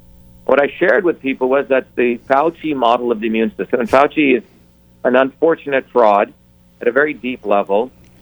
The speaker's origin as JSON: {"language": "English", "country": "India", "tie": "born or raised there", "said": "I grew up in India as a young kid in the caste system. We were considered low caste, untouchable."}